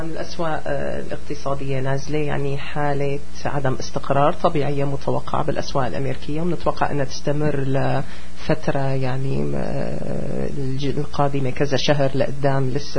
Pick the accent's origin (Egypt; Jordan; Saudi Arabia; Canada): Canada; ويصيروا نحن الكنديين نشتري من أمريكا لأنه البضايا صارت رخيصة بأمريكا.